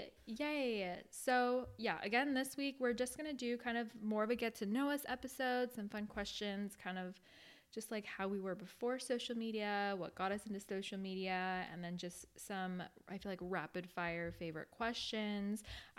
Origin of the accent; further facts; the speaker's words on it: Gilbert, Arizona, United States; Okay, I grew up in Arizona. If any of you guys are familiar, I was born in Mesa, but I lived in Gilbert. They're like literally right next to each other. So I lived in Gilbert pretty much my whole life.